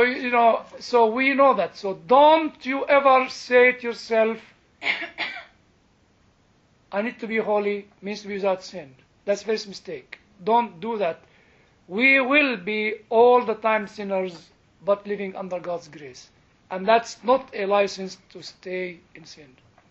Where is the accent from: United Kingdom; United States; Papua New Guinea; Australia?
United Kingdom; Well, I'm sorry, I'm still British a little bit.